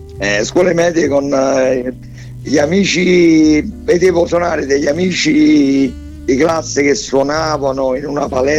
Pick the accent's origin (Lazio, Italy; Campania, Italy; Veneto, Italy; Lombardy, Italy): Campania, Italy; Sessa Aurunca; E cominciai a suonare con varie band locali qui di Sessa Aurunca, perché io sono di Sessa Aurunca